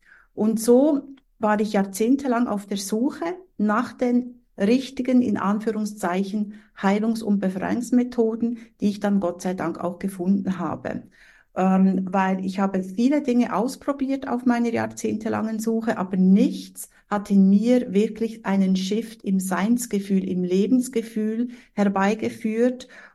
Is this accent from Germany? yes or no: no; Switzerland; Ich bin Schweizerin und Inhaberin von einem Seelenbusiness.